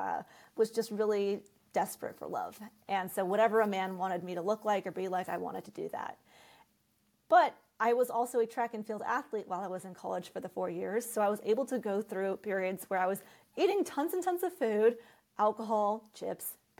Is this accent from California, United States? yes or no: yes; San Diego, California, United States; So I grew up in San Diego, California.